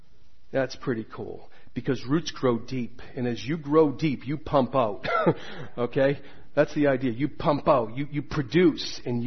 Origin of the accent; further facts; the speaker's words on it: Hanson, Massachusetts, United States; I grew up in Hanson. My dad's here today.